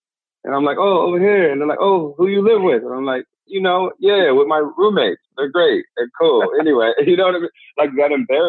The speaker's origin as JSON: {"language": "English", "town": "San Diego", "region": "California", "country": "United States", "tie": "born or raised there", "said": "Born and raised in San Diego. Both my parents grew up on welfare."}